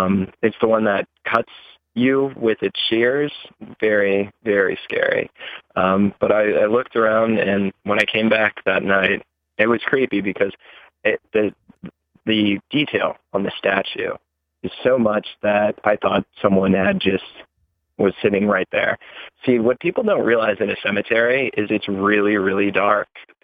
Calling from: Baltimore, Maryland, United States; Hi, this is … from Baltimore, Maryland.

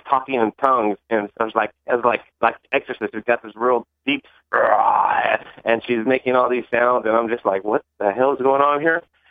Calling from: San Antonio, Texas, United States; in San Antonio.

